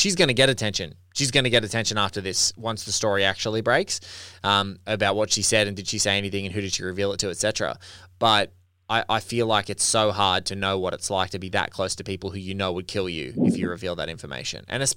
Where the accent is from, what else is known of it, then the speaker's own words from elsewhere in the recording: Australia; maybe it's more pronounced for me because I'm Australian and like I look at our country and we're, you know, 20, 25 million people